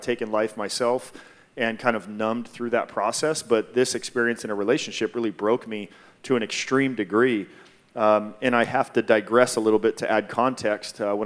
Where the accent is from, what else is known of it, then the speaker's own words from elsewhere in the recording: Hawaii, United States; I'm from Hawaii, and my parents are Japanese, so I was adopted as well.